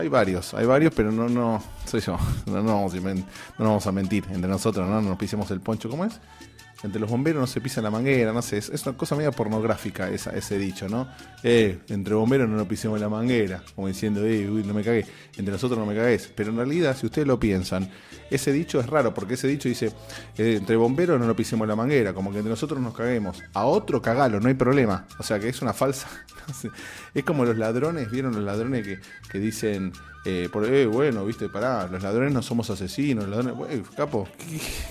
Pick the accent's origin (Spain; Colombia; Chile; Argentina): Argentina; yo soy argentino